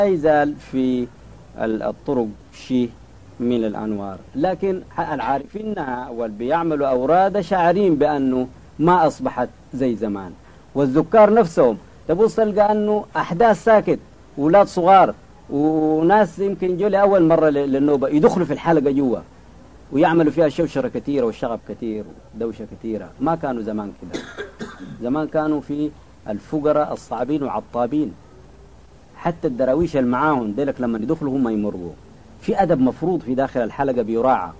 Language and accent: Arabic; Omdurman, Khartoum, Sudan; نحن عندنا في أم درمان الذكر في قبة شيخ حمد النيل، كنا بنمشي له كثير